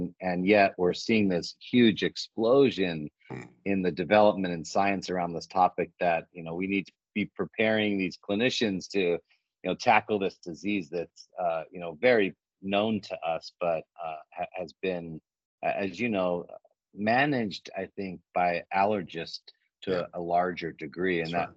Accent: Idaho, United States; Yeah, so I grew up in Idaho, one of the few states in the United States without a medical school.

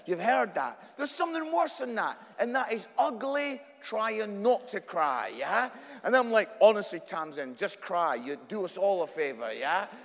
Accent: Scotland, United Kingdom; accent: Scottish; As you can tell from my accent, I'm Scottish

